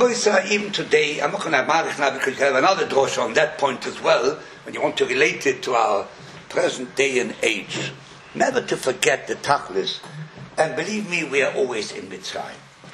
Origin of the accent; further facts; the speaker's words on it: England, United Kingdom; I'm English, I'm English.